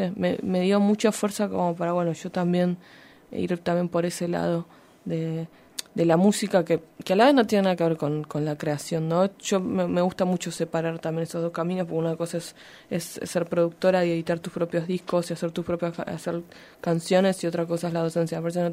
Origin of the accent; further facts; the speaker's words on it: Buenos Aires, Argentina; yo soy de Buenos Aires, mi papá nació en Santa Rosa de La Pampa